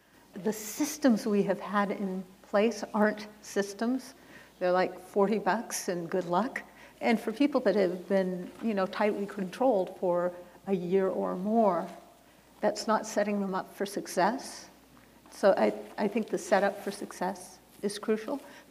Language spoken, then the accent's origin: English; California, United States; but I am from California, and they have implemented having nonviolent, non-serious, non-sex offenders stay in their communities.